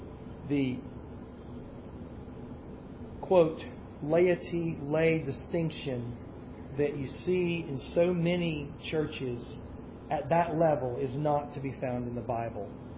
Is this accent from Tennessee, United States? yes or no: yes; Tennessee, United States; I'm from Tennessee, you know.